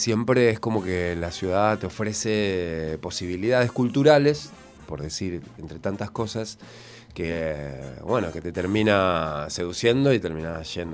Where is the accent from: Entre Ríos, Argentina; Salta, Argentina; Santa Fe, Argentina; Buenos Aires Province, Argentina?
Santa Fe, Argentina; Casilda; En Casilda. Y cuando yo nací era muy chiquito, Casilda era como apenas una ciudad de 10.000 habitantes.